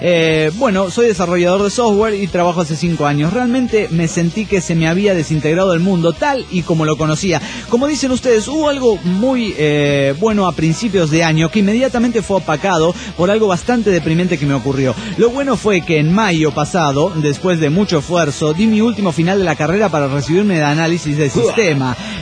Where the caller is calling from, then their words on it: Buenos Aires, Argentina; de Buenos Aires, Argentina.